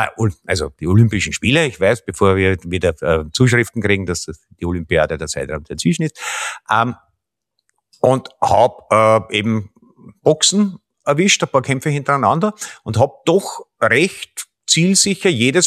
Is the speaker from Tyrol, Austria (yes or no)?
no; Vienna, Austria; dort, wo ich aufgewachsen bin, so Donaukanal, Sauerlände, die Gegend und so, da gab es ja früher Schwimmbäder